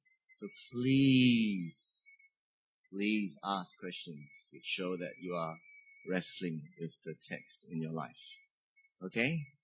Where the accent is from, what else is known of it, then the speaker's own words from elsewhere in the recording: Malaysia; So it takes a lot of thinking about who we are as Malaysian Christians to apply this.